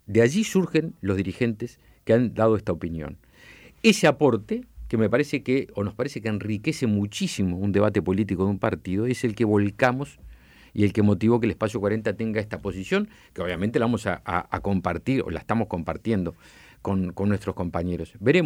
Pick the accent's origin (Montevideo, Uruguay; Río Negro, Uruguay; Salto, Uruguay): Montevideo, Uruguay; que tenemos origen en Montevideo, que somos de aquí de Montevideo